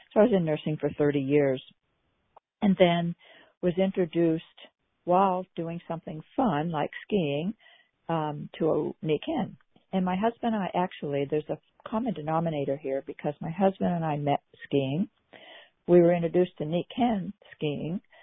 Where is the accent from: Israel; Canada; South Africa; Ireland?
Canada; now in Richmond, United States; and I grew up in Canada, and I actually did all my school work, nursing included, in Canada, and came to Richmond, Virginia, May 15th, it'll be 53 years ago.